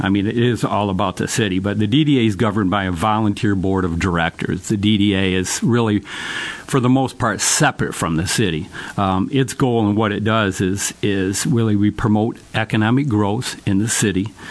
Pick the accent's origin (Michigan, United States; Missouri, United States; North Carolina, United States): Michigan, United States; Jackson; You know, born and raised in Jackson. We'll never go anywhere